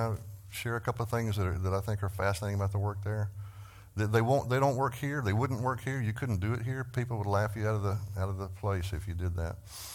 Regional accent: Texas, United States; I'm from Texas, so you have to pay attention to me when I talk, because I don't always speak clearly and enunciate well.

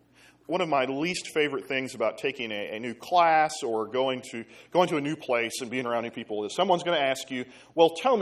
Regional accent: Seminole, Oklahoma, United States; now in Glenpool, United States; Or I'll say something about, well, I come from Seminole, Oklahoma, or I live in Glenpool, Oklahoma

